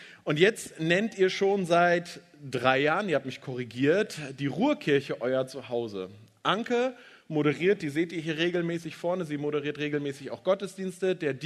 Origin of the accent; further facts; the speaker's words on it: Lower Saxony, Germany; Das ist ja auch irgendwie Berge, für mich als Ostfriese.